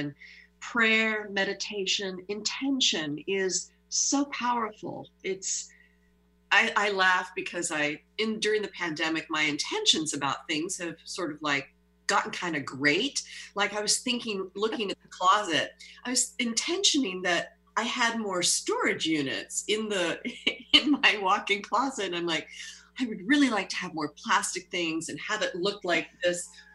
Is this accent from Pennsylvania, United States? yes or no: yes; Pennsylvania, United States; but I'm also in touch with my hometown in Pennsylvania.